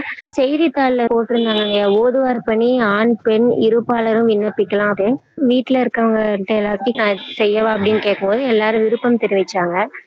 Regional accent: Velayuthampalayam, Tamil Nadu, India; born there; கரூர்ல பிறந்தேங்க. வேலாயுதம் பாளையம் அப்படிங்கிற ஊர்லதாங்க பிறந்தேன்.

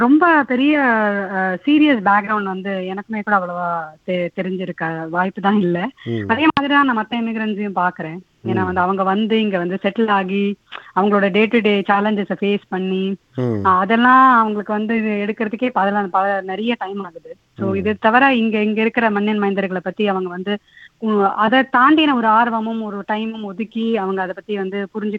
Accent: Chennai, Tamil Nadu, India; நான் சென்னையில் பிறந்து வளர்ந்துருக்கேன்

